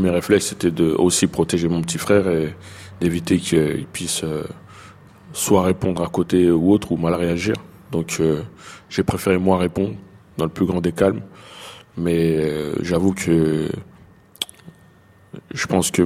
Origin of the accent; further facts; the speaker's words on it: Fresnes, Île-de-France, France; J'ai grandi dans le Val-de-Marne, dans une ville qu'on appelle Fresnes, 26 000 habitants, donc une petite ville. J'ai grandi dans ce quartier populaire qui était considéré comme très chaud à une certaine époque